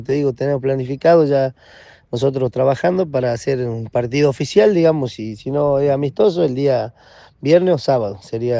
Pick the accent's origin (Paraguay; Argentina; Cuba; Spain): Argentina; Perico, Jujuy; porque somos de acá de Perico